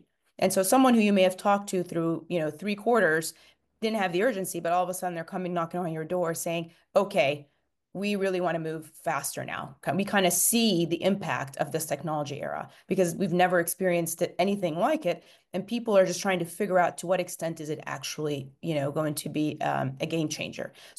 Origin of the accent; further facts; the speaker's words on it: Cairo, Cairo Governorate, Egypt; moved away as an adult; now in United States; So I am born and raised in Cairo, Egypt. I came to the United States in the mid-90s at the ripe age of 20 to come and do my graduate work